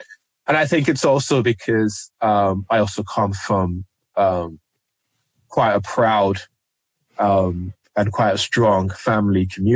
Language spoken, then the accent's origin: English; Plumstead, London, United Kingdom; moved away; also born or lived in Nigeria / Woolwich; in a sense, I even though I left Nigeria. In a sense, you could argue, did I really leave Nigeria? If I grew up in Plumstead and Woolwich and areas around there.